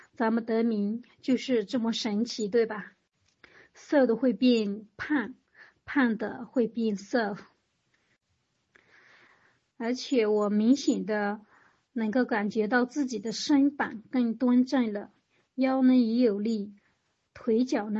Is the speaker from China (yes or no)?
yes; Yunnan, China; 那我现在每天吃早点都是一大碗我们云南人最爱吃的炸酱米线